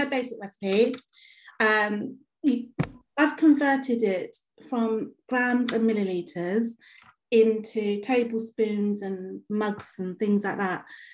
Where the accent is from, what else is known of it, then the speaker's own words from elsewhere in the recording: India; like we're both Indian